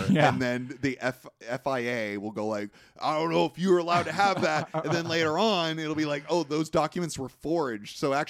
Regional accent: United States; I mean, we're American. So we're just like, do we give a shit about a bunch of British boys who won?

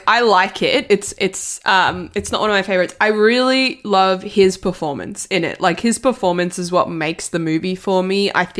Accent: Italy; I'm from Italy.

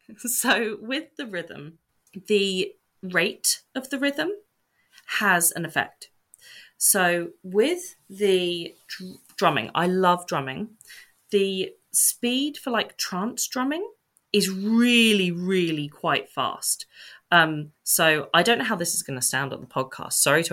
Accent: England, United Kingdom; I am English. I am very English.

